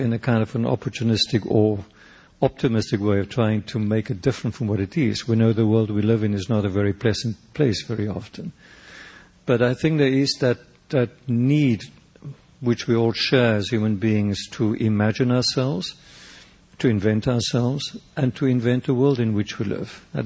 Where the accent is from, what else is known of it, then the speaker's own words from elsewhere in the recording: South Africa; I was born in South Africa, grew up there, and in some way remain linked to it